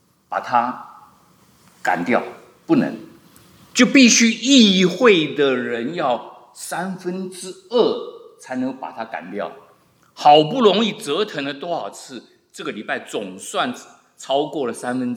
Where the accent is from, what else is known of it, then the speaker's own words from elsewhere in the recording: Taiwan; now in United States; 一个我们来自台湾的就知道，台湾的选举现在是如火如荼哦